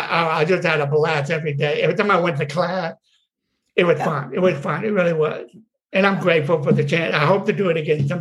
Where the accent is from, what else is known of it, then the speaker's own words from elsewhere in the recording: the South, United States; I grew up in the South, okay? I grew up, I still do.